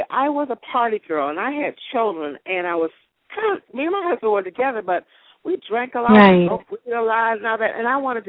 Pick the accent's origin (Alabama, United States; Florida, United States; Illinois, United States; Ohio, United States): Ohio, United States; Cleveland; So I was raised in Cleveland, Ohio, in a middle-class family, and went to junior high school, went to high school.